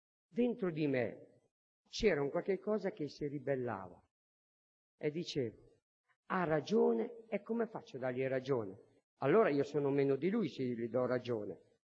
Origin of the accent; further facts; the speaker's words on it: Verona, Veneto, Italy; sono un sinto, un zigano che vengo da Verona.